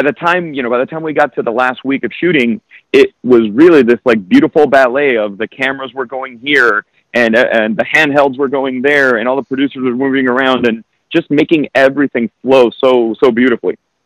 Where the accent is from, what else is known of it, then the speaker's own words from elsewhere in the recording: Florida, United States; Even though I'm originally from Florida, she's from the South